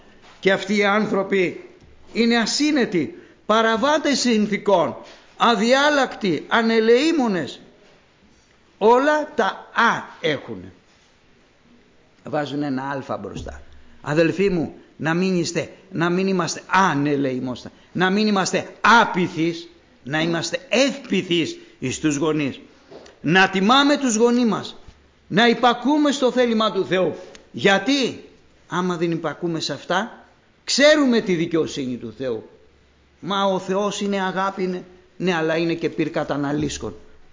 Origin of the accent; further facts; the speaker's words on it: Corinth, Peloponnese, Greece; Λέω, ναι, είμαι από την Κόρινθο εγώ.